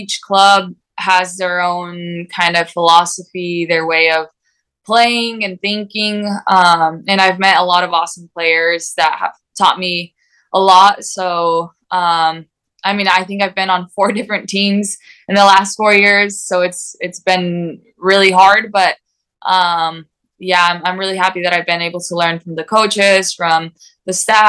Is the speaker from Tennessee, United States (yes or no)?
no; American Falls, Idaho, United States; I'm from American Falls, Idaho. I grew up in American Falls, Idaho, which is a town of 4,500 people.